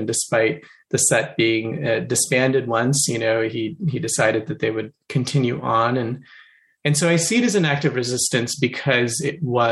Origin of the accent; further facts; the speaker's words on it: Kolkata, West Bengal, India; I was born in Kolkata and spent my childhood there.